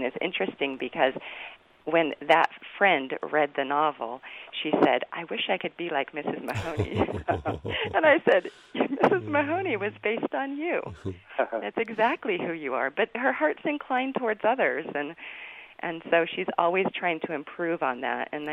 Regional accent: California, United States; now in Utah, United States; As I said, I grew up with a single mom. I grew up in California. I've been in Utah just about 10 years. And so as an adult, we moved here for my husband's work. But I grew up and got married in California.

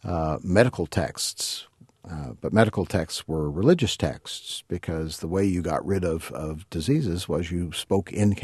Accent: Knoxville, Tennessee, United States; I grew up in Knoxville, Tennessee. Got my undergraduate degree at the University of Tennessee in Knoxville.

